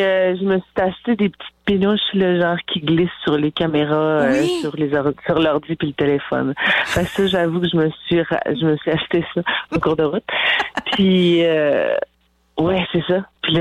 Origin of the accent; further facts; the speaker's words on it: Trois-Rivières, Quebec, Canada; Puis je me souviens avoir des photos à l'âge de 4 ans à côté du gros bateau qui bouge là à Trois-Rivières.